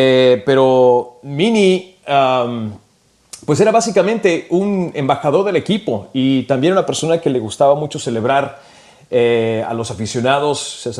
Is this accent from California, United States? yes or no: yes; California, United States; born there; Yo soy de origen mexicano, nací en California, mis papás son inmigrantes de Michoacán.